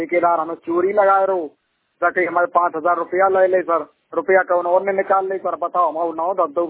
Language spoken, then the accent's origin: Hindi; Nangla Bhage, Uttar Pradesh, India; नहीं sir, city के नहीं है, मतलब इटावा में एक गांव है नंगला भागे, वहाँ के रहने वाले हैं।